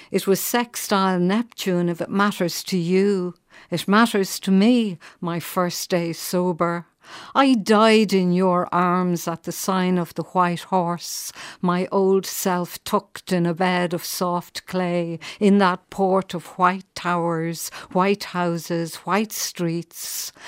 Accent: Ireland; unresolved stuff from history of just of being an Irish woman in these times.

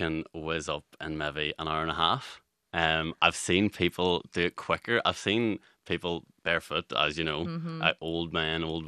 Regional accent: Northern Ireland, United Kingdom; now in Ireland; I'm from Tyrone, so I'm going to have a bit of a bias, but I actually live in Donegal

